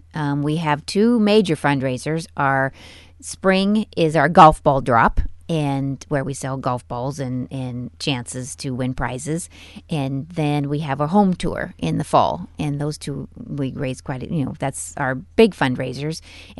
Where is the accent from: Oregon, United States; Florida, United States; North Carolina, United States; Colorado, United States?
Oregon, United States; Bend; Well, I am a native Oregonian. I was born and raised in Bend and moved here in 1989.